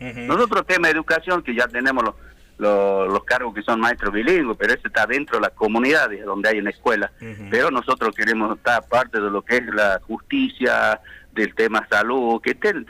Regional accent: Santa Victoria Este, Salta, Argentina; Nosotros tenemos 5 lenguas en la zona de donde vengo yo, que es nuestro municipio Santa Victoria Este. Está chulupi, chorote, toba, huichí y guaraní.

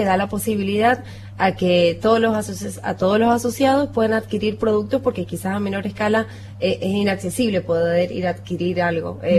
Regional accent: Maipú, Mendoza, Argentina; Nosotros somos de Maipú, representé a Maipú.

